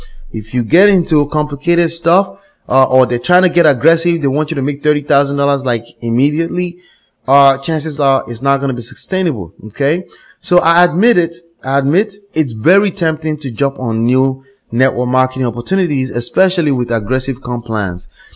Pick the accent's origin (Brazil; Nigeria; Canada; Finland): Nigeria; also born or lived in Dallas, Texas, United States; My heritage personally is from Africa. I was raised in Africa, Nigeria, to be precise, between the ages of 3 and 18. I was born in Dallas, Texas, United States, but I consider myself very African.